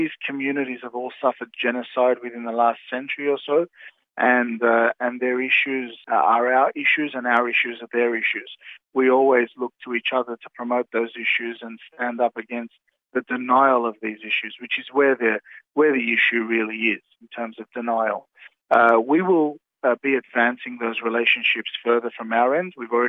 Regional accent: Australia; You never want, as an Australian, a foreign nation to be influencing Australian policy.

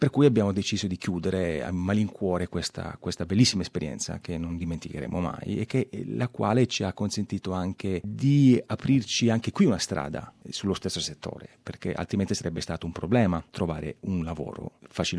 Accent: Calabria, Italy; moved away as an adult; now in Australia; Io sono calabrese, ho 41 anni, sono qui in Australia dal 2011 e in Italia facevo il gelatiere, che tuttora faccio anche qui in Australia.

